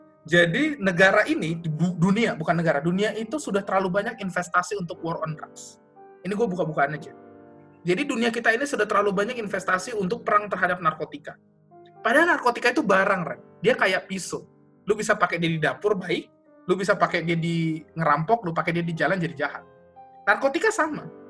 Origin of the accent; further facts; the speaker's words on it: Medan, North Sumatra, Indonesia; Kalau di kampung gue tuh, di Medan tuh disebutnya barang Aceh, Ren.